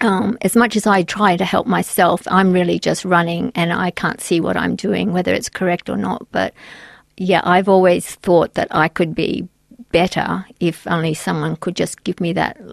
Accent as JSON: {"language": "English", "town": "Brisbane", "region": "Queensland", "country": "Australia", "said": "And when I moved up to back to Brisbane, I'm originally from Brisbane"}